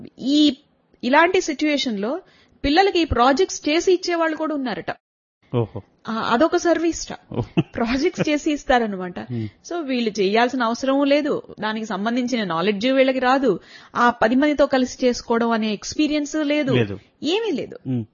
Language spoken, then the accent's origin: Telugu; Andhra Pradesh, India; మనం ఆంధ్రాలో పుట్టి పెరిగాం